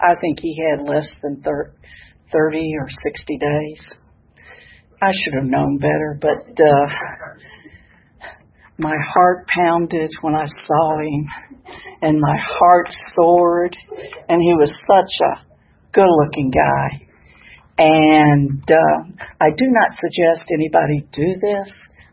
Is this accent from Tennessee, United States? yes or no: yes; Memphis, Tennessee, United States; moved away as an adult; And I'm from Memphis, Tennessee, and I've never lived anywhere but Memphis. And we moved to Lexington, Kentucky, and it floored me.